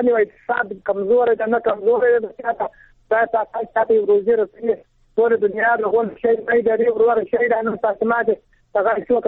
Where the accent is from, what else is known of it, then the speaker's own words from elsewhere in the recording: Afghanistan; زه په ننګرهار کې یم، يم د سید کرم ولسوالۍ.